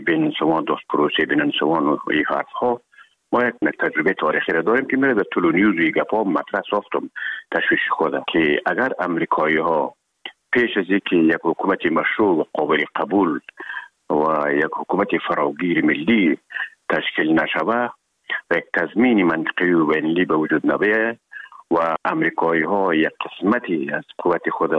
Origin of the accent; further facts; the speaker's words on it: Herat, Afghanistan; مدتی که ما در کابل آمدیم، خودمان از هرات که آمدیم به اکادمی نظامی،